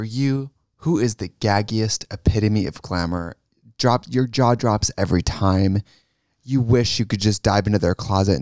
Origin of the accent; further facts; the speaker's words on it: Wisconsin, United States; accent: Wisconsin; If you think my accent is strong, I mean, it's full Wisconsin.